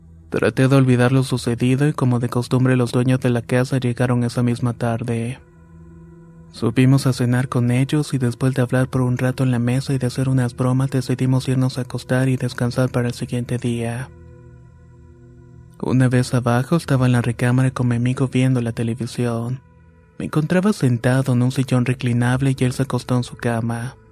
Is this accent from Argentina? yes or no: no; Uriangato, Guanajuato, Mexico; now in Chicago, United States; Soy originario de Uringato, Guanajuato, pero hace más de 15 años que radico en Chicago, Illinois.